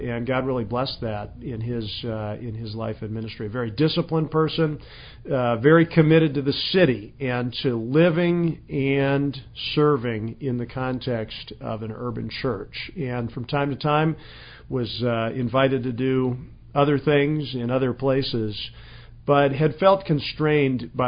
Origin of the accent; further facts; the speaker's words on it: Wheaton, Illinois, United States; now in Philadelphia, United States; I grew up in Wheaton, Illinois. My father was and is an English professor there at Wheaton College. And I am 38 years old.